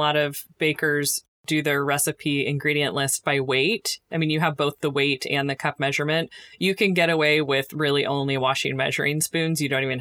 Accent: Portland, Oregon, United States; We are home cooks from Portland, Oregon.

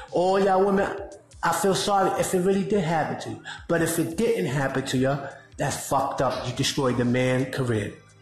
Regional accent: New York, United States; I'm from New York.

